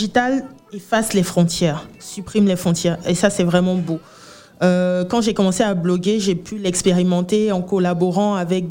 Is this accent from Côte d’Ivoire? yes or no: yes; Côte d’Ivoire; Alors, je suis ivoirienne, Adukru Baoulé Gouro